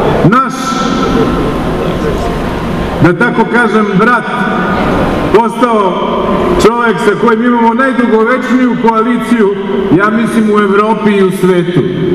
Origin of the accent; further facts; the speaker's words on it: Toplica District, Serbia; Ja sam vaš, jer ja sam sa juga. Znate šta, ja sam preko planine, iz Toplice, herojske Toplice